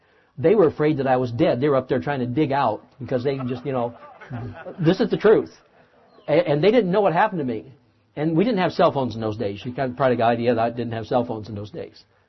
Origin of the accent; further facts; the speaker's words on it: Michigan, United States; I grew up in Southwest Michigan on a farm.